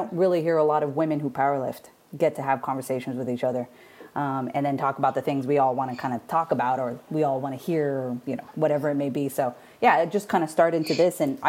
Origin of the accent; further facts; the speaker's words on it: Hawaii, United States; I'm from Hawaii, so we use a lot of very tribal looking patterns too in our own way, you know?